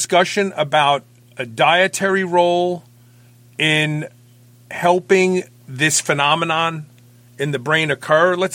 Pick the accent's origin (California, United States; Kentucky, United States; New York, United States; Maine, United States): New York, United States; Brooklyn; Maybe I mispronounce words. I'm from Brooklyn.